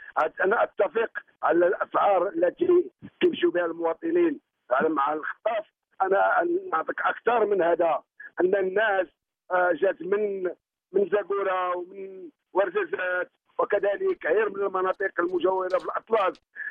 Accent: Morocco; حنا راه مغاربه

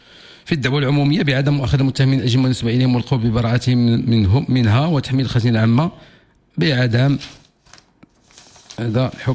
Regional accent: Morocco; والتنفيذ مشكل كبير عندنا في المغرب

